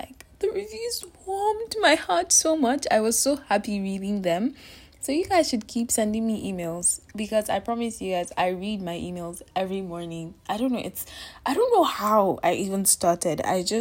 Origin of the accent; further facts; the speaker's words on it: Abuja, Federal Capital Territory, Nigeria; also born or lived in Kano State; But then I'm from Kano State. I did not grow up in Kano. I grew up in Abuja. But then I'm from Kano State.